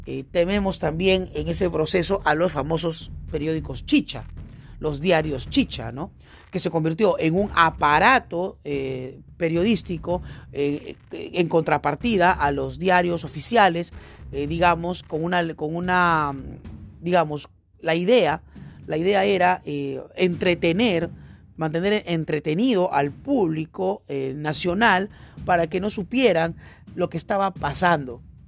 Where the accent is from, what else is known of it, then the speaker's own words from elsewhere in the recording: Peru; Y en nombre de ese pragmatismo, como peruanos, olvidamos que hay un pequeño sector de peruanos maltratados